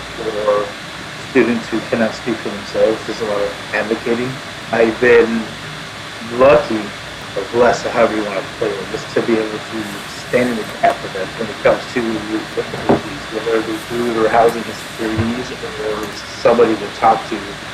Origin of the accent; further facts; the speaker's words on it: California, United States; now in Oregon, United States; Originally, I am from California, so I kind of made my way up here